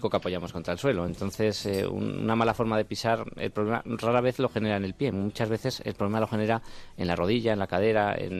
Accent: Tierz, Aragon, Spain; mi pueblo, que era Tierz, era un pueblecito de 100 habitantes que teníamos allí.

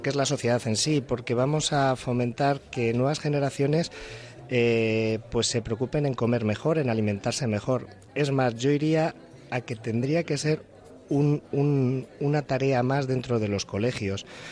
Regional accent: Madrid, Community of Madrid, Spain; now in Alicante, Spain; yo soy nacido en Madrid, estudié cocina allí en Madrid también, me desarrollé primero profesionalmente allí en Madrid y después, pues como suele pasar, pues por una mujer te mueves de ubicación. Ah, claro. Entonces vine a acabar aquí en Alicante. Y bueno, desde el 97 aquí estoy.

